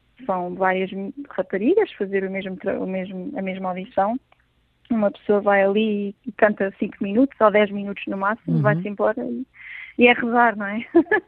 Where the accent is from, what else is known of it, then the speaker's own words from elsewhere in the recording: Portugal; moved away; inclusive eu que vim de Portugal, não é?